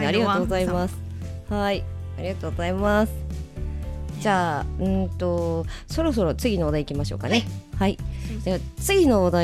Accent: Tohoku, Japan; あの私実はあの東北出身っていうか、まあ、東北で育ってたんで、

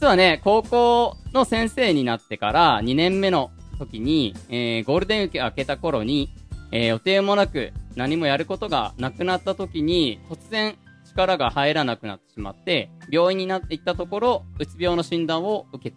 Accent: Nagano, Japan; 自分の故郷をね褒めるのって若干照れくさいところがあるんですけど

